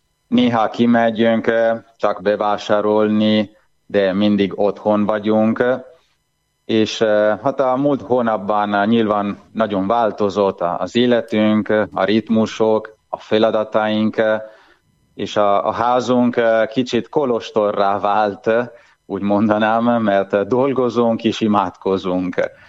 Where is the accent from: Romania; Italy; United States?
Italy; Friuli-Venezia Giulia; Hungarian is a second language; now in Hungary; Friuli tartományban, ahonnan én származom, és ahol a szüleim laknak, amely észak-kelet Olaszországban van, a szlovéniai határhoz közel